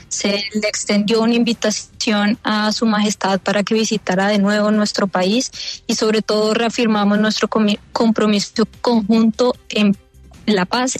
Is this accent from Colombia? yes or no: yes; Colombia; Entonces yo celebro como colombiana